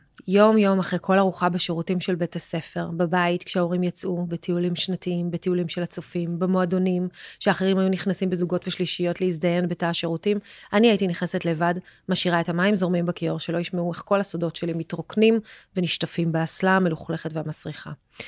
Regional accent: Tel Aviv, Tel Aviv District, Israel; אני תל אביבית וגדלתי בעירוני A.

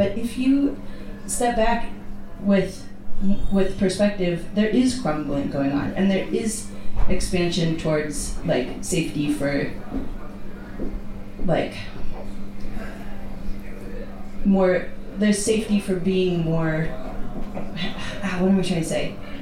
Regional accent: United States; for instance, I'm from the United States

